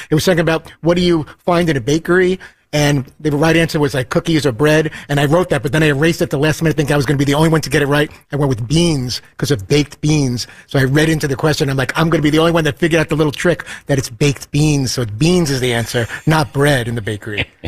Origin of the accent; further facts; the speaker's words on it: Brooklyn, New York, United States; A little bit because I grew up in Brooklyn